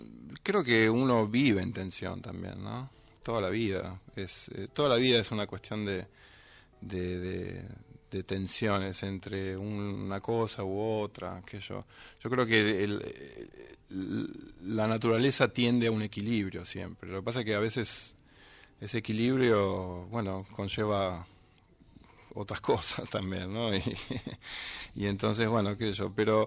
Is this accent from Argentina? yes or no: yes; Buenos Aires, Argentina; born there; Yo nací en Buenos Aires, sí.